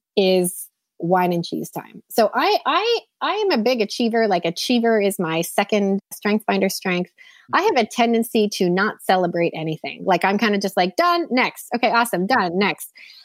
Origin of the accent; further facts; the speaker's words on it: Toronto, Ontario, Canada; moved away as an adult; now in United States; So we live in a very small town in Southwest Florida, and we intentionally moved here. So I grew up in Toronto, Canada for my whole life. And just a year ago, we made this big move